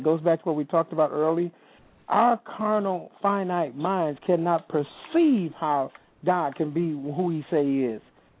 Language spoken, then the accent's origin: English; Buffalo, New York, United States; Back home, my family, I'm from Buffalo, New York, but my family's originally from Mississippi, and I say that's down home.